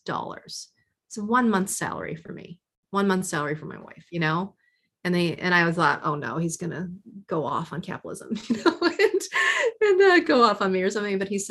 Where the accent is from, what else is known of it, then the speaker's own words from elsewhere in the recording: Kentucky, United States; I think there's something about me growing up in Kentucky, I couldn't possibly fit that box